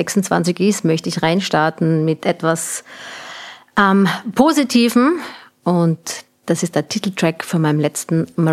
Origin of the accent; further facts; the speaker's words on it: Graz, Styria, Austria; now in Vienna, Austria; ich komme mal aus Graz, bin dort geboren. … Ich bin aber jetzt schon sehr, sehr, sehr, sehr lange in Wien